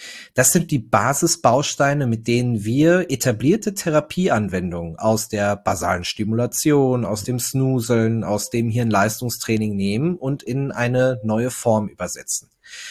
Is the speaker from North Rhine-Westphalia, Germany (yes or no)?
yes; North Rhine-Westphalia, Germany; ich bin ein Kind des Ruhrgebiets. Wir sitzen in Duisburg und ich bin 33 Jahre alt